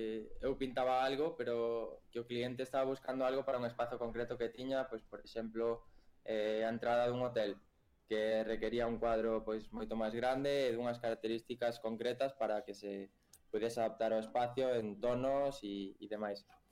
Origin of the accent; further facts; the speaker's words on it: O Grove, Galicia, Spain; eu son do Grove e veño dun pobo no que, bueno, pois a cultura da arte está máis como a nivel local ou regional